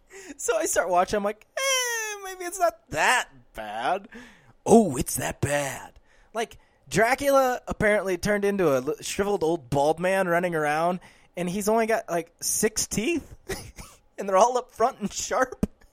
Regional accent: Midwest, United States; No, because we're from Middle America.

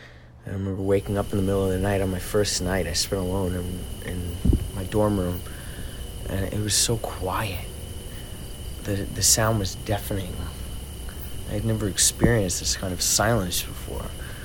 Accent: New York City, New York, United States; And one thing that has really bugged me as a New Yorker

